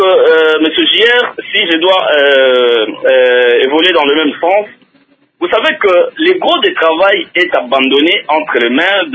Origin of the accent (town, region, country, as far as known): DR Congo